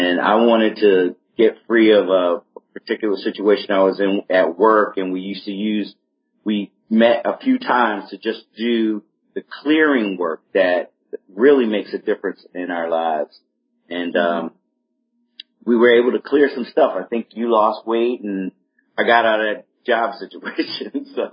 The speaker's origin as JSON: {"language": "English", "town": "Newark", "region": "New Jersey", "country": "United States", "tie": "born or raised there", "said": "I mean, I grew up in Newark, New Jersey, and she grew up in Kansas, right?"}